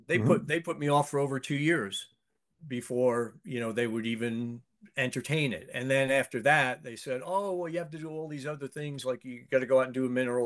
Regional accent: Eastern United States, United States; you live in the East and I grew up in the East.

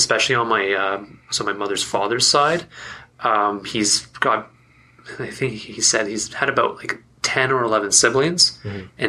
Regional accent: Squamish, British Columbia, Canada; where I grew up in Squamish, there was a lot of like English Anglo-Saxon community that I lived

